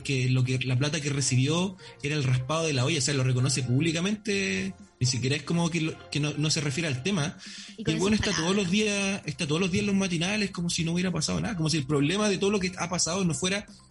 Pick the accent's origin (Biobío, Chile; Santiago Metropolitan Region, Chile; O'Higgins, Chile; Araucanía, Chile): Santiago Metropolitan Region, Chile; Peñaflor; cualquier cabro chico en una población de Peñaflor, yo soy de Peñaflor